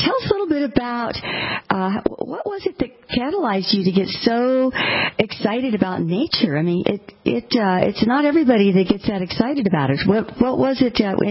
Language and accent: English; Tucson, Arizona, United States; Rafe lives right here in my hometown of Tucson, Arizona, with his family